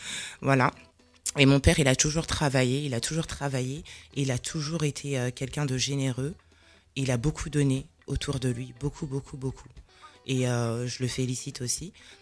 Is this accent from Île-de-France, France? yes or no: yes; Paris, Île-de-France, France; born there; comme l'a dit Aïssa. Donc j'ai 36 ans, je suis née à Paris.